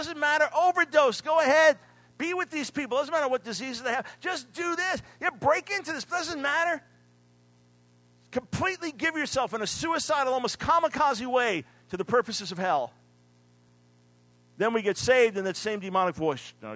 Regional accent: New York City, New York, United States; When I was a little kid in New York City, I was born in Manhattan, so you have just street games and things you can do.

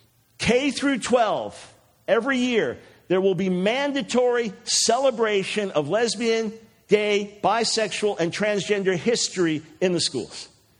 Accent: New York, United States; I say our watch, I'm a New Yorker and on the air on a regular basis every day in New York.

